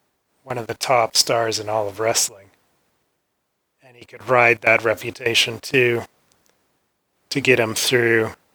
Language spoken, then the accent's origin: English; Calgary, Alberta, Canada; as a Canadian, or at least one growing up in Calgary, Canada, we could never get those.